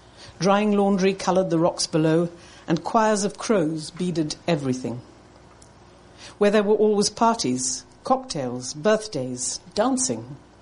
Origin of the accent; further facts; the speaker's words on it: India; I was born and brought up in India.